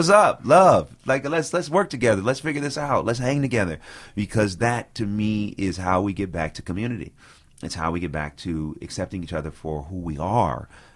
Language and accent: English; California, United States; I grew up in the Bay Area. And my mother, you know, when we got into middle school, she took us to school in Albany, which is like right next to Richmond and Berkeley.